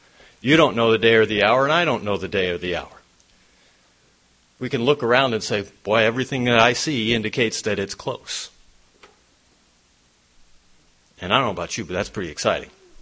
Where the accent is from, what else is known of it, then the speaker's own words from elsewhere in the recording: New York, United States; When I was sent as a ministerial assistant to Eastern Pennsylvania, I was from New York. My home congregation was in New York